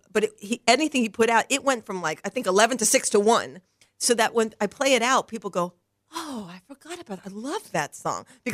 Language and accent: English; New York, United States; also born or lived in Los Angeles; And, of course, I was from New York and L.A., so there's a little of me in there, too.